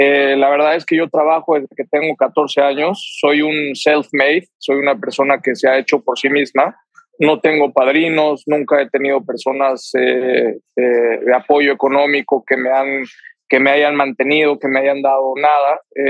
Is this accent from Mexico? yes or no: yes; Mexico; soy mexicano